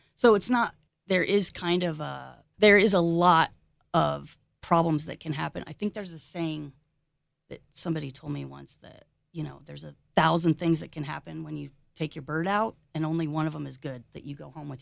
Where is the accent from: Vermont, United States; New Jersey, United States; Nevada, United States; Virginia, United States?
Nevada, United States; Reno; moved away as an adult; now in Miwok Village, United States; I am third generation Renoite, and we came from a big Italian family here in Reno, and I was here till I was 18, and then moved to a little town called Miwok Village, California